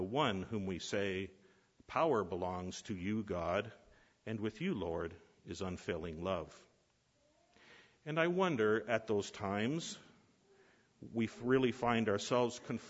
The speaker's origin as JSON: {"language": "English", "town": "St. Catharines", "region": "Ontario", "country": "Canada", "tie": "born or raised there", "said": "As I've mentioned before, I grew up in St. Catharines"}